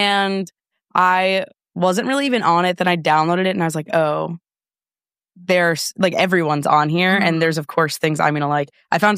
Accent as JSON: {"language": "English", "region": "New York", "country": "United States", "said": "And I'm from New York, and I thought like going there, I wouldn't slip into that."}